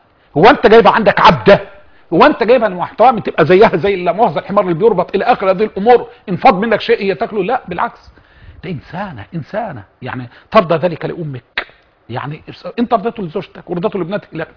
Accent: Egypt; عندنا في مصر

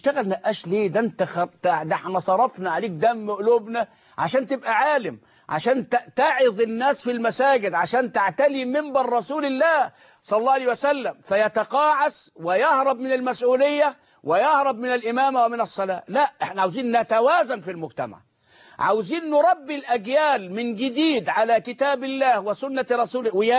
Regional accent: Egypt; وبركز وبأكد على إجرام المجرمين في تلويث مياه النيل ومياه الطرع عندنا في مصر.

